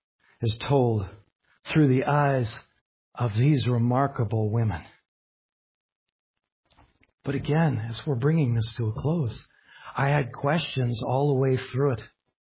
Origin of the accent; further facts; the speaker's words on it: the South, United States; accent: Southern; You can tell I'm from the South, for instance, by how I talk.